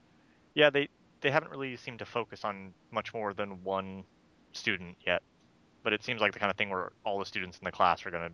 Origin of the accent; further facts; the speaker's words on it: United States; I'm clearly an American, and I got into this unmarked cab, so.